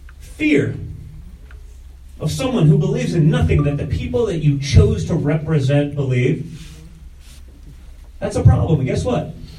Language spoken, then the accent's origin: English; United States; As an American, I watched what happened in Afghanistan and the withdrawal